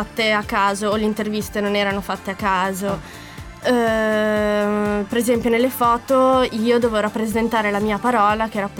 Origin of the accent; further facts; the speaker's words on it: Chiavari, Liguria, Italy; Io sì, sono di Chiavari.